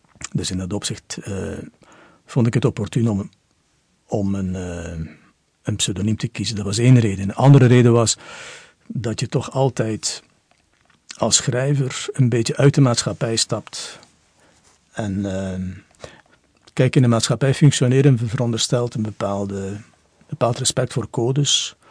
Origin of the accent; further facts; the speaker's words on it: Adegem, East Flanders, Belgium; het werkelijke Adegem waar ik geboren ben en nog altijd leef.